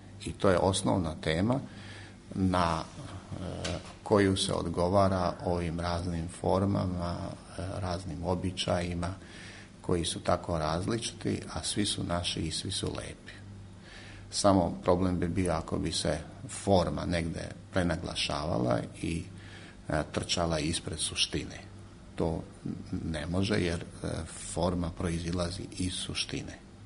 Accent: Serbia; mi smo kao Srbi vezani za šume

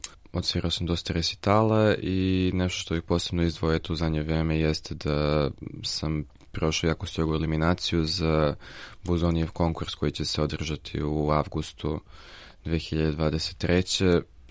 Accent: Niš, Southern and Eastern Serbia, Serbia; born there; also born or lived in Sofia, Bulgaria; rođen sam u Nišu, školovao sam se u Sofiji od svoje 7. godine

